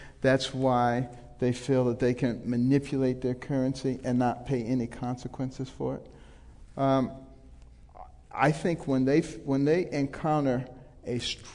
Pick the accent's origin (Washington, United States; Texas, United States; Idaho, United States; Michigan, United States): Michigan, United States; Detroit; also born or lived in Ann Arbor / Baltimore; Growing up in Detroit, you know, going to Yale, a bastion of liberalism, coming back to Ann Arbor, a bastion of liberalism, going to Baltimore, a bastion of liberalism.